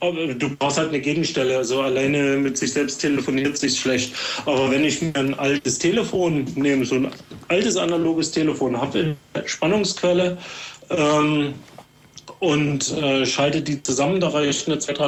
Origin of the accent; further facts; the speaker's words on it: Plauen, Saxony, Germany; also in Plauen, wo ich herkomme, da ist das immer Mittwoch 15 Uhr.